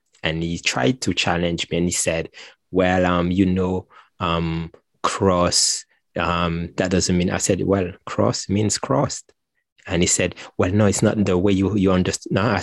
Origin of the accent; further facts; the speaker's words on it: Martinique; moved away; When I first came here, I was fresh from Martinique. And, you know, there's something back home that we are very proud of is our voice.